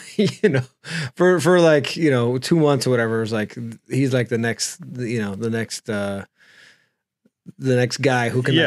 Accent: Brazil; English is a second language; I'm from Brazil originally

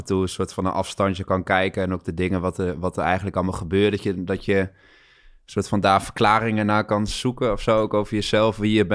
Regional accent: Gelderland, Netherlands; moved away as an adult; ik ben in de Achterhoek opgegroeid en toen ik 18 was ging ik naar Amsterdam.

